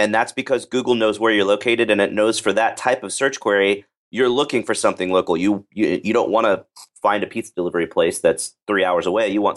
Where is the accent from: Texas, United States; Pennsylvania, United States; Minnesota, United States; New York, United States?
Texas, United States; Dallas; I am from Dallas, Texas. I went to college in Dallas as well.